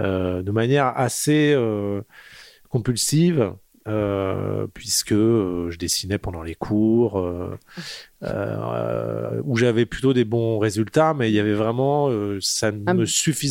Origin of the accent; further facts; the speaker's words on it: Seclin, Hauts-de-France, France; born there; Je suis né à Seclin, dans le Nord, à la fin des années 70, dans une famille hippie.